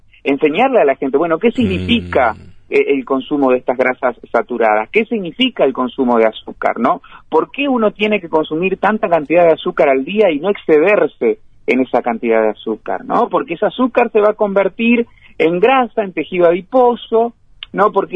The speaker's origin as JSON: {"language": "Spanish", "country": "Uruguay", "said": "Como buenos uruguayos."}